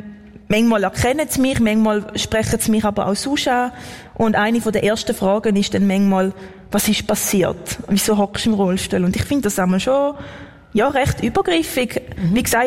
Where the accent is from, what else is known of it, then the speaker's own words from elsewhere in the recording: Mettendorf, Thurgau, Switzerland; accent: Thurgau; now in Lucerne, Switzerland; ich habe immer noch den Thurgau-Dialekt, aber... Nein, ich bin in einem sehr schönen kleinen Dorf aufgewachsen, wie du gesagt hast, Mettendorf, bei 800 Einwohnern.